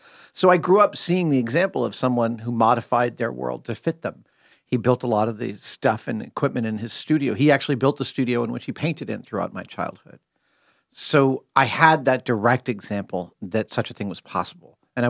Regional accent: Sleepy Hollow, New York, United States; also born or lived in Manhattan; Yeah, Sleepy Hollow is about 25 miles north here of Manhattan, and I was born here in Manhattan, spent the first few years of my life in the West Village, and then in the early 70s, my parents moved up north.

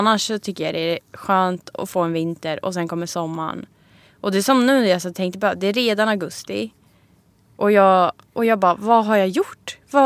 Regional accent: Stockholm, Stockholm County, Sweden; Alltså både ja och nej, det är verkligen hemma att komma hem hit.

